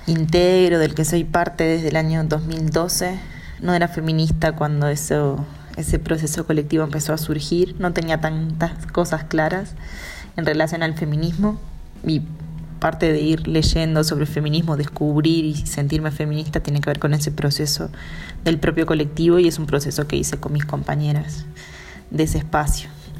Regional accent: Durazno, Uruguay; also born or lived in Mexico; now in Montevideo, Uruguay; Soy mitad duraznense y mitad montevideana. Nací en Duraznos, ahí crecí y hace muchos años que vivo en Montevideo.

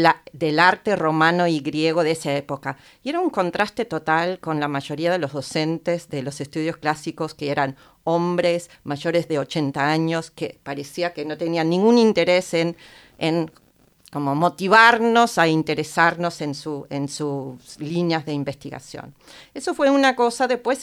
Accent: Ibiza, Balearic Islands, Spain; yo me crié en Ibiza, en España, en una comunidad angloparlante bastante hippie.

